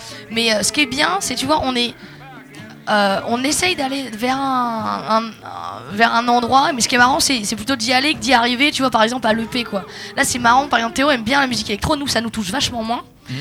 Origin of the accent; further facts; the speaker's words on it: Saint-Brieuc, Brittany, France; parce qu'on est des punks et qu'on vient de Saint-Brieuc